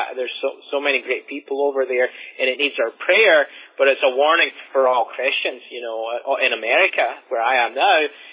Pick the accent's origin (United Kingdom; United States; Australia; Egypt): United Kingdom; Scotland; my home country of Scotland.